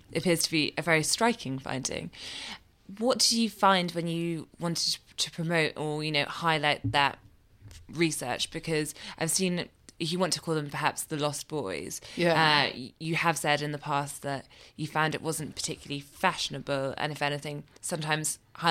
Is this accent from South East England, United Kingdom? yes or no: no; Scotland, United Kingdom; moved away as an adult; I don't sound it, but I grew up in Scotland.